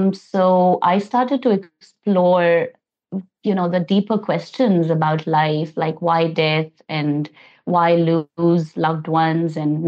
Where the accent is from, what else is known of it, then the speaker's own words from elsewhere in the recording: India; now in New Zealand; I'm from India. I've immigrated to New Zealand and now New Zealand is home. I've been here for the last 10 years.